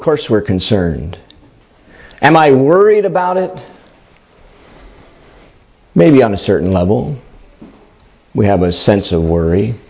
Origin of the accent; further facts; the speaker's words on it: United States; when I grew up in the United States